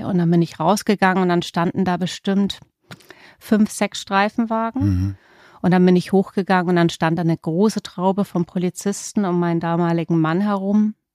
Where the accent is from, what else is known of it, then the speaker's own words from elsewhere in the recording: Bavaria, Germany; bei uns in Franken, wo ich ja ursprünglich herkomme